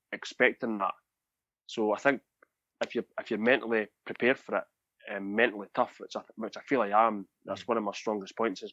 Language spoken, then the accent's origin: English; Scotland, United Kingdom; I'm from Fife in Scotland